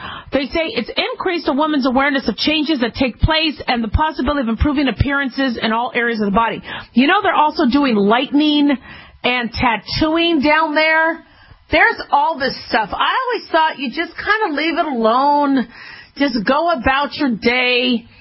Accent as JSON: {"language": "English", "region": "Arizona", "country": "United States", "said": "I'm from Arizona. I thought you had to live in Arizona to be Miss Arizona"}